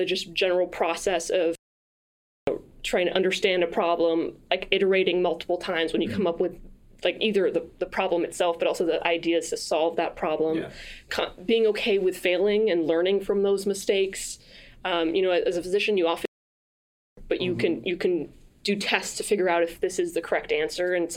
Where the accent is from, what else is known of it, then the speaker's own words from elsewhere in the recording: France; So I grew up in France. I was born and raised in France with parents who, you know, grew up in America and England and France themselves. And so I had this mixed background, and I went to the French public school system, but I spoke English at home.